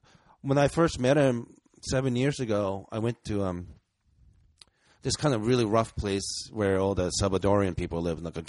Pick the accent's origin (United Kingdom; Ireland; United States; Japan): Japan; growing up in Japan in a neighborhood full of yakuzas